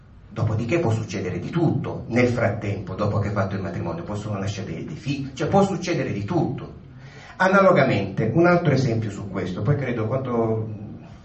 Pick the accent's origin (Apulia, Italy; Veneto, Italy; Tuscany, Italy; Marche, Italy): Apulia, Italy; Per esempio, in tutta la zona del Salento, da dove vengo io, ci sono i coralli bianchi a poche miglia dalla costa